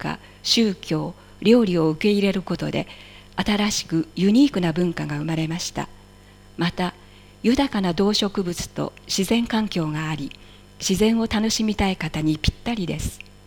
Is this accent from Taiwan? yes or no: no; Juiz de Fora, Minas Gerais, Brazil; first language Portuguese; Japanese is a second language; also born or lived in Birmingham, United Kingdom; ブラジルの東南に位置するミナスジェライス州ジュイス・デ・フォラ市の出身です。